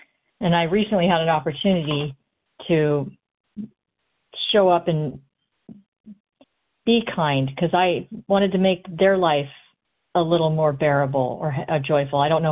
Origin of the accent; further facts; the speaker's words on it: California, United States; compulsive overeater, also from California.